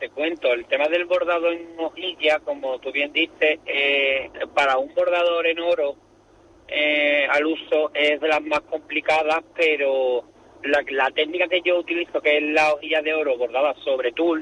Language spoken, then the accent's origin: Spanish; Villalba, Spain; yo me siento muy villalbero. Desde que nací llevo mi pueblo muy a gala y de hecho hasta en mi firma lo llevo